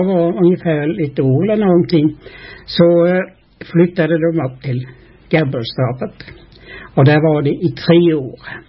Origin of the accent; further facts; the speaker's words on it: Sönneby, Sweden; born there; Ja, jag är född ute i Sönneby. Ja, så är och jag född den 1901, den 26 januari.